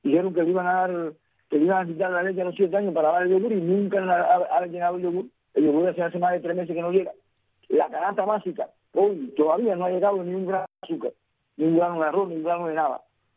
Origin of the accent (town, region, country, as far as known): Cuba